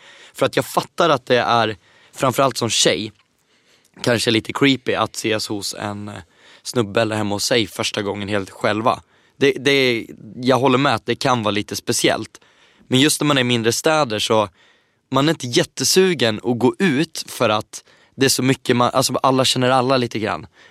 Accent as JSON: {"language": "Swedish", "town": "Eskilstuna", "region": "Södermanland", "country": "Sweden", "tie": "born or raised there", "also_born_or_lived": "Västerås", "said": "Jag är ju uppvuxen i Eskilstuna, bott i Västerås. Det är småstäder"}